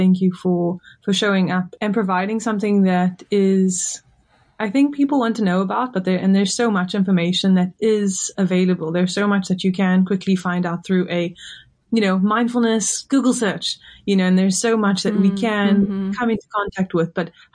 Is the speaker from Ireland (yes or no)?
no; South Africa; I'm Indian South African, which essentially just means that we were born in South Africa. We've been in South Africa for upwards of four generations.